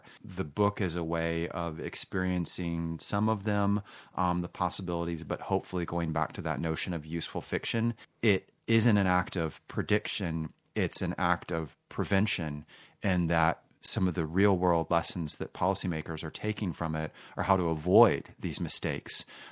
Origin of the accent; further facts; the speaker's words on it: United States; now in Australia; I'm an American down in Australia right now.